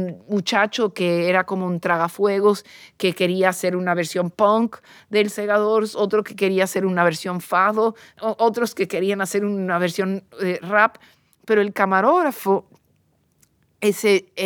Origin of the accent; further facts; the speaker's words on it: New York City, New York, United States; yo soy neoyorquina y no sabía que eso existía